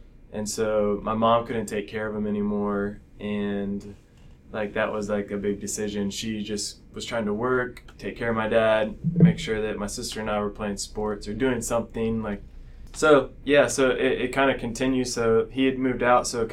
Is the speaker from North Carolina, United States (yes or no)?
yes; Raleigh, North Carolina, United States; now in Kentucky, United States; I grew up in North Carolina, Raleigh, North Carolina, and have pretty much lived there my whole life till college and moved to Kentucky, which is now I'm here